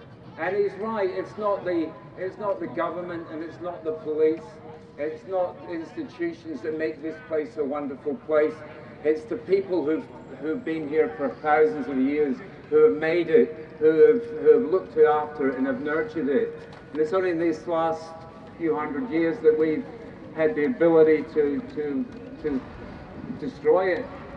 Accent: Scotland, United Kingdom; I'm not wearing this kilt by mistake, I'm actually Scottish

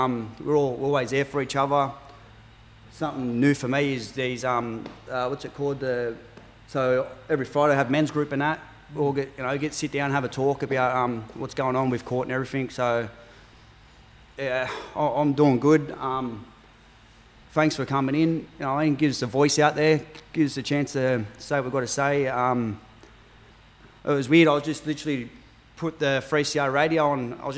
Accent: New South Wales, Australia; I'm from New South Wales, like I said, and done a lot of jail up there. Come down here

